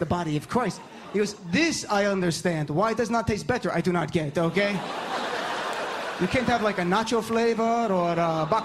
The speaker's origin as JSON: {"language": "English", "town": "Lodi", "region": "New Jersey", "country": "United States", "tie": "born or raised there", "said": "grew up in a place called Lodi, New Jersey, where there were literally two ethnic groups when I was growing up in Lodi."}